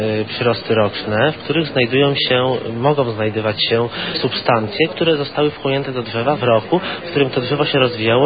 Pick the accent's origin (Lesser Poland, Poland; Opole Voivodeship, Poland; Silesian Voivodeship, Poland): Silesian Voivodeship, Poland; Dąbrowa Górnicza; jestem z Dąbrowy Górniczej, chodzę do pierwszego liceum, do klasy maturalnej.